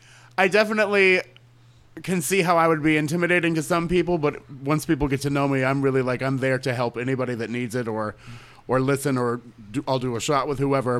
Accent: Orlando, Florida, United States; Born and raised in Orlando, yep.

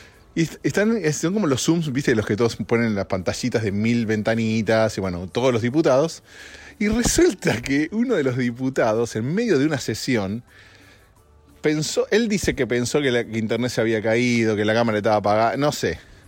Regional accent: Argentina; Argentina es hermosa, mi país de origen.

